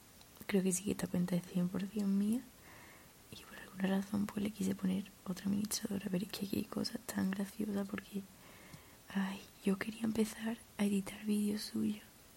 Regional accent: England, United Kingdom; Spanish is a second language; soy inglesa

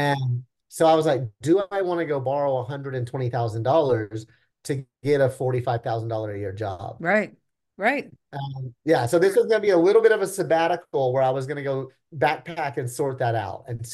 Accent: Oklahoma, United States; I'm from Oklahoma. I'm actually from a small town in Oklahoma, but I've been living in Oklahoma City for most of my life. We moved to Oklahoma City. I was probably 12 or 13.

